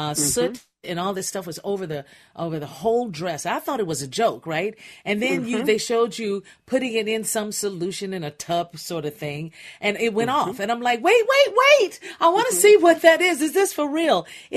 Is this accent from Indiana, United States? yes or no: yes; Indiana, United States; where we had to hang up clothes outside in this big backyard that we had growing up in Indiana.